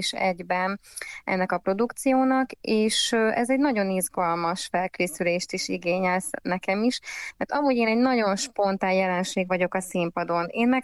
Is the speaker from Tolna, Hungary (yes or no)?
no; Zala, Hungary; én amúgy zalai származású vagyok, és ez egy dél-zalai szokás